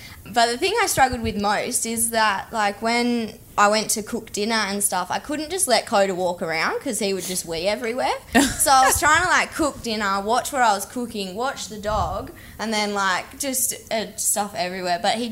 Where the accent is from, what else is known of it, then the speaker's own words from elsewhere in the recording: Katanning, Western Australia, Australia; Growing up in Katanning, our dog was always outside.